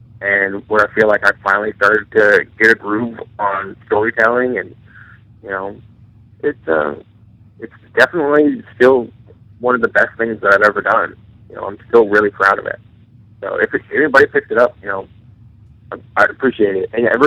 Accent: the South, United States; no, I'm from the South.

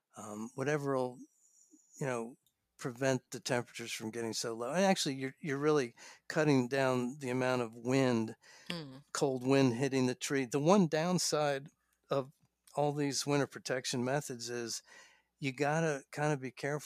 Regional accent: New York, United States; I mentioned when I grew up in New York, I would see that, that a lot of gardeners would, they would maintain their fig trees

